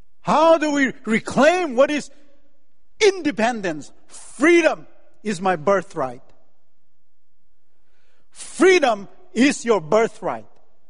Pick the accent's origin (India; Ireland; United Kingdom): India; Northeast India; English is a second language; now in United States; I came from Manipur, Nagaland in the northeast of India. I migrated here and migrated to this country.